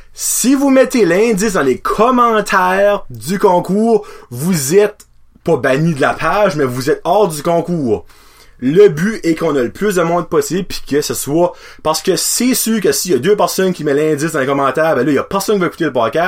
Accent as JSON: {"language": "French", "region": "New Brunswick", "country": "Canada", "said": "Comme que vous savez, on vient du Nouveau-Brunswick."}